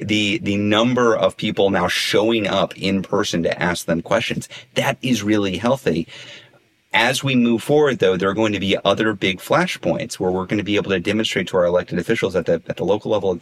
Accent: Deep South, United States; I'm from the Deep South, and one thing those mega churches really get right is they reserve the parking spots at the front for people who had never been there before.

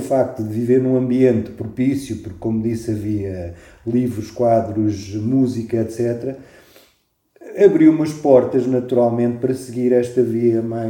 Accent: Spain; first language French; Portuguese is a second language; also born or lived in Brazil; Mas logo imediatamente nós fomos para a Espanha, nasci no Brasil, e, portanto, quando chegámos à Espanha, imediatamente comecei a falar espanhol também.

